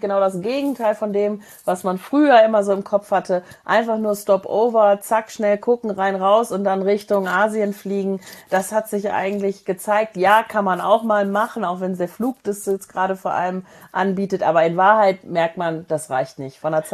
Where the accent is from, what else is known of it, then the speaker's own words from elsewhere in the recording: Germany; als ich oute mich jetzt mal so als Deutscher